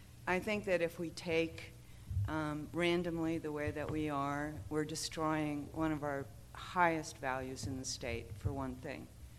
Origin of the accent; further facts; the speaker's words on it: Corrales, New Mexico, United States; I'm from Corrales, New Mexico.